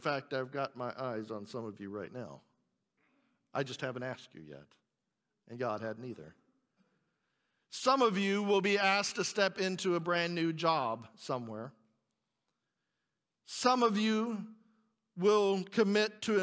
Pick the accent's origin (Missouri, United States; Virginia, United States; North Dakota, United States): Missouri, United States; Now, I'm a hillbilly from Missouri, and when I grew up, there wasn't a whole lot of oceans really near my hillbilly country.